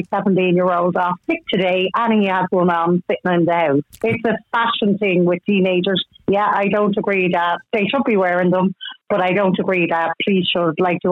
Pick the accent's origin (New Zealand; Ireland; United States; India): Ireland; Finglas, Leinster; now in Mayo, Ireland; I'm from Finglas originally. I live in Mayo.